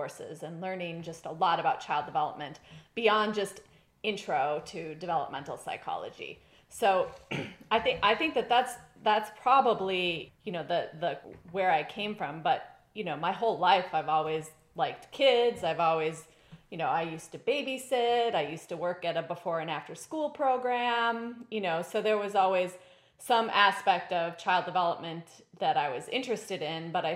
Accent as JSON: {"language": "English", "region": "Minnesota", "country": "United States", "tie": "born or raised there", "said": "Well, I grew up in Minnesota, near the Twin Cities area, which is maybe not surprising since I did my undergrad degree in Minnesota and my graduate degree in Minnesota."}